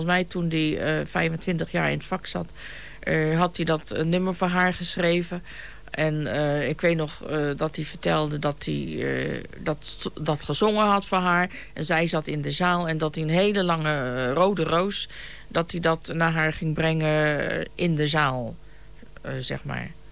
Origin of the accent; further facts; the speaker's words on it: Rotterdam, South Holland, Netherlands; Ik ben in Rotterdam geboren.